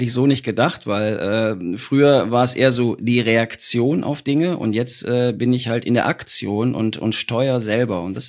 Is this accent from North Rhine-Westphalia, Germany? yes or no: yes; North Rhine-Westphalia, Germany; born there; also born or lived in Berlin, Germany; now in Ottersberg, Germany; gebürtiger Ostwestfale, das heißt, ich spreche Hochdeutsch, lebe jetzt seit 15 Jahren hier oben im Norden in der Nähe von Bremen in Nottersberg und hatte eine 3-jährige Zeitunterbrechung in Berlin